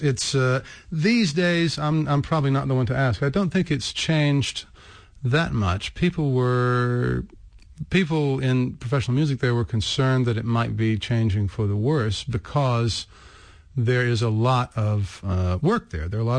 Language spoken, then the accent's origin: English; Memphis, Tennessee, United States; born or raised there; also born or lived in New Orleans